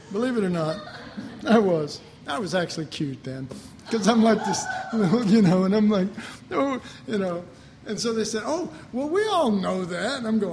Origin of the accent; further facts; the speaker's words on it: Texas, United States; I'm from Texas, so I reckon I'm dead.